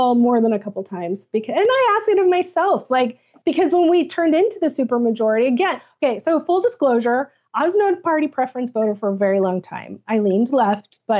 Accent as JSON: {"language": "English", "country": "United States", "said": "I am allowed as an American to be critical of the party that I belong to and the other party and of my government."}